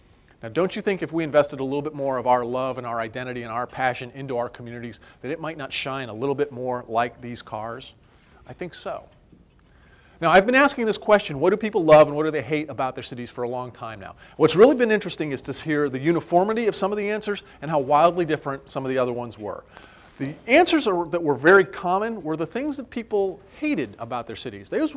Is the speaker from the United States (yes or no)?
yes; Ohio, United States; I grew up in Ohio, so I'm very familiar with cars that look like this in February, covered in road salt